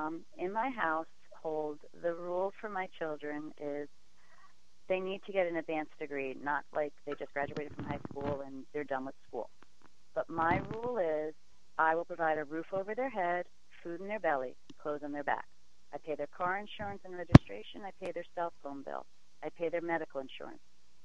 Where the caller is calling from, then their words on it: Little Falls, New Jersey, United States; I'm calling from Little Falls, New Jersey.